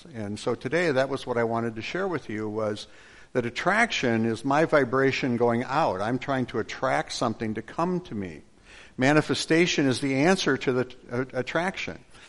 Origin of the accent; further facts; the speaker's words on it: Detroit, Michigan, United States; born there; also born or lived in Illinois; I was born in Mary Crittenden Home for Unwed Mothers in Detroit in 1950.